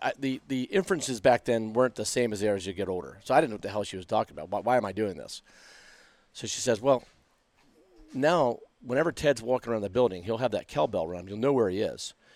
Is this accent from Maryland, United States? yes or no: yes; Pikesville, Maryland, United States; I was raised in Pikesville, so right on the border of Mount Washington and Pikesville. So I went to Wellwood Elementary, Pikesville Middle, Pikesville High School, public school guy.